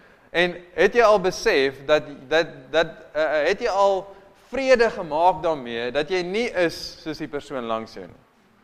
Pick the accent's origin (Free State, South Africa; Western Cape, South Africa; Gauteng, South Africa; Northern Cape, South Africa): Western Cape, South Africa; Piketberg; born there; ek is hier gebore. Ek bly nou hier, ek bly nou in Piketberg